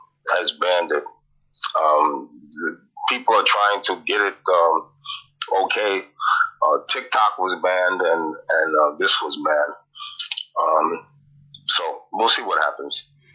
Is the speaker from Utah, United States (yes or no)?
no; New York, United States; We're from New York, my family, and people from Africa or other places will come and visit.